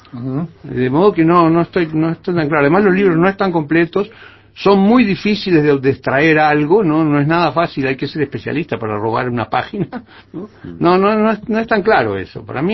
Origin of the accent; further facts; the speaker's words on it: Italy; No, yo soy italiano, que es distinto.